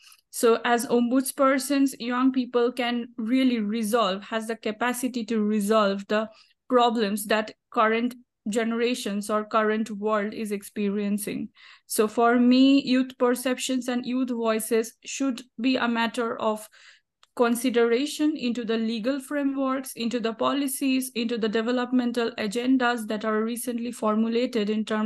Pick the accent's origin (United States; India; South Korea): India; I'm from India. So while I was working in India